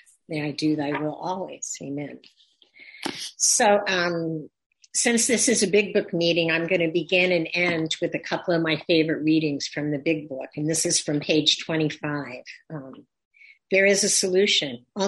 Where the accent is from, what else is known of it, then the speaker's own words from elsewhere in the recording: Midwest, United States; I grew up in the Midwest in the 50s. I just turned 71.